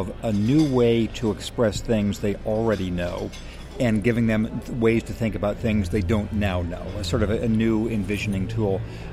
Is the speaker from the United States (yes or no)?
yes; Redlands, California, United States; I grew up in Redlands, California, the home of ESRI